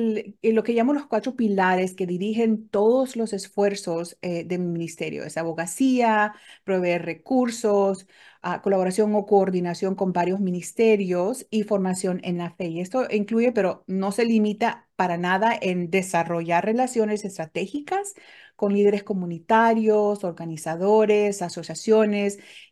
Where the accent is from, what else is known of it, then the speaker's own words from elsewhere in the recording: New York, United States; inmigrantes de Honduras por parte de mi mami y de Puerto Rico por parte de mi papá. Yo crecí en Nueva York